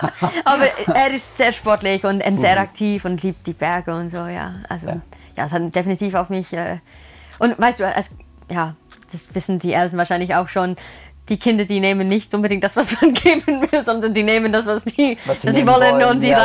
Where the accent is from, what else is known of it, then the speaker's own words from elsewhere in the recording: southern England, United Kingdom; German is a second language; Also ich komme aus Südengland, gibt es keinen Berg, keinen Hügel.